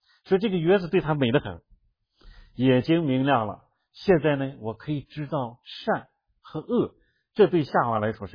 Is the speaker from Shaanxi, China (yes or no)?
yes; Shaanxi, China; 但是你会发现这个女人讲话她很有意思，有点像我们陕西人。